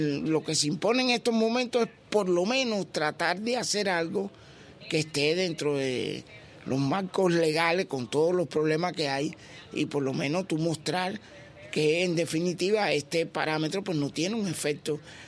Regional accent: Cuba; nosotros somos cubanos, nacimos en Cuba, hemos pasado por eso

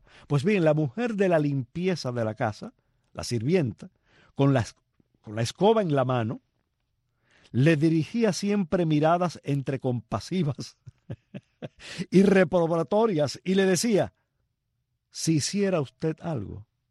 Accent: Palma Soriano, Santiago de Cuba, Cuba; cuán bien yo recuerdo mis horas de aburrimiento de niño en Palma Soriano, ¿no?

